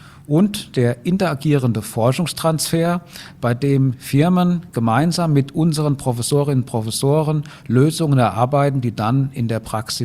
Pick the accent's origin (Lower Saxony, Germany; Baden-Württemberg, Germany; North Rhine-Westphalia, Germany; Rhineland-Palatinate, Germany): Rhineland-Palatinate, Germany; Nein, aber ich habe mich sprachlich gut angepasst. Ich bin eigentlich Rheinland-Pfälzer, aber die Zischlaute in Hessen und Rheinland-Pfalz sind sehr ähnlich, deswegen fällt es heute keine mehr auf.